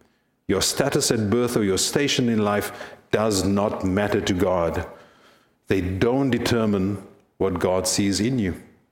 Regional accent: South Africa; I grew up in South Africa. When I grew up, as I've shared with you, at the time of huge political unrest and turmoil, I grew up at a time of student unrest

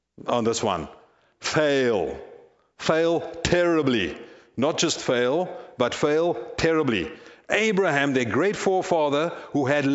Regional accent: South Africa; As you know, I'm a person of color and I grew up in South Africa. And what did that mean? It means that I lived in a segregated neighborhood, I went to a segregated school, and I traveled on segregated transport.

